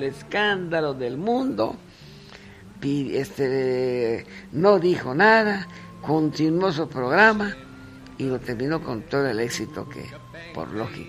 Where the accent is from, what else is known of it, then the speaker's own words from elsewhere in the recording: Mexico; como buen mexicano, ¿no?